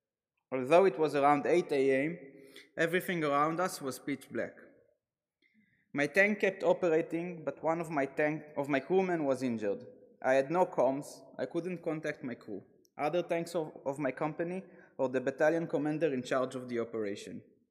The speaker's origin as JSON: {"language": "English", "town": "Netanya", "region": "Central District", "country": "Israel", "tie": "born or raised there", "said": "I was born in Tel Aviv, raised in Netanya. I'm 38, almost 38 years old."}